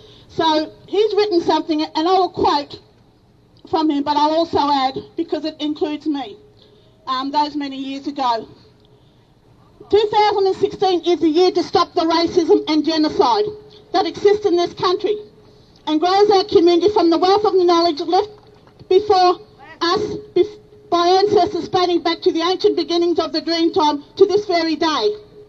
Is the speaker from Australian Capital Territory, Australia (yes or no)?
no; Victoria, Australia; I'm an elder. I'm an elder in my country. Jutawarra, Alpine, Jarjararung, from Bendigo all the way up. That's my grandfather's country.